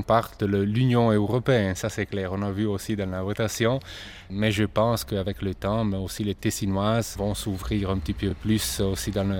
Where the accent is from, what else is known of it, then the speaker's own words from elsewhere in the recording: Ticino, Switzerland; Et au niveau culturel, on est au 100% italien, je dirais, c'est clair. Bien qu'on est suisse, et on est content d'être suisse